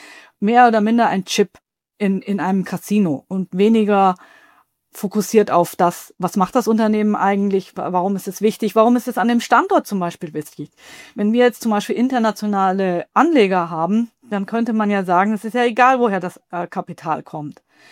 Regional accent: Baden-Württemberg, Germany; Ich komme aus der Region, ursprünglich mal aus dem Schwabenland, da sind ja sehr viele Mittelständler zu Hause.

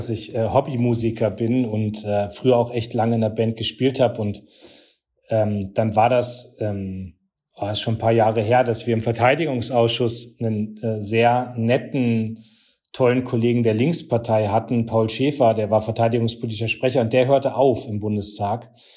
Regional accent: Northern Germany, Germany; moin, wie man bei uns in Norddeutschland sagt.

